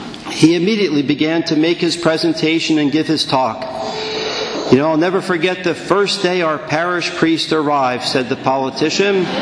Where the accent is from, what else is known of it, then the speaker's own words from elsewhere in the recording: Leesburg, United States; I come from Leesburg, where I was for almost 5 years.